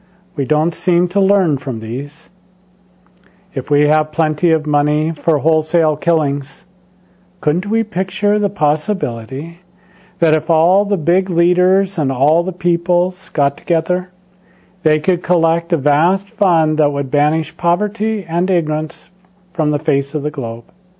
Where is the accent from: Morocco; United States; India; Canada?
India; born there; I am proud that I was born in India.